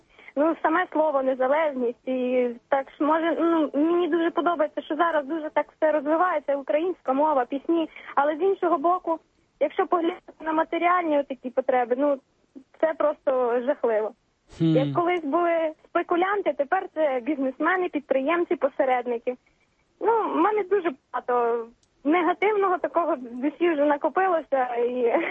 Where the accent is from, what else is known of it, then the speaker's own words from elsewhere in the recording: Brody, Lviv Oblast, Ukraine; я з Львівської області, місто Броди.